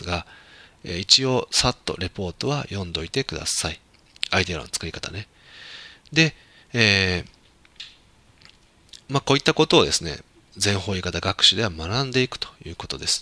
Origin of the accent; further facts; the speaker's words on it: Shiga, Japan; born there; 例えば僕だったら滋賀県生まれですよと、会社の社長してますよと